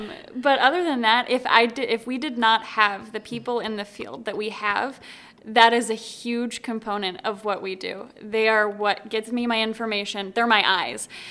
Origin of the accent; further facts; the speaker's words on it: Napoleon, Ohio, United States; born and raised in Napoleon.